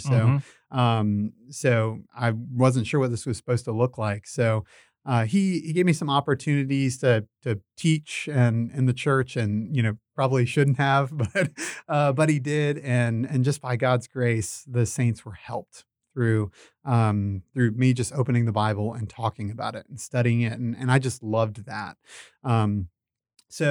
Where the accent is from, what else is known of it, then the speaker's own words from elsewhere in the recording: Florida, United States; I mean, for me, I grew up in Florida, and my parents are wonderful believers